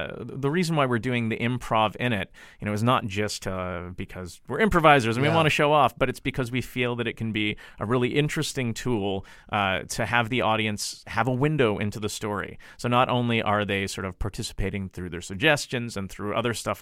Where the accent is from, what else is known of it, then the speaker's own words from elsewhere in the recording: Winnipeg, Manitoba, Canada; So myself, I come from Winnipeg, and then have been working as the co-artistic director of Vancouver's Instant Theatre until last year.